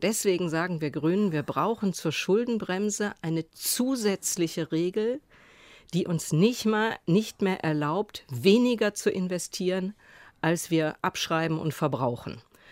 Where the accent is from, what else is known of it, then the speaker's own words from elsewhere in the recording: Hamburg, Germany; in meiner Heimatstadt Hamburg machen wir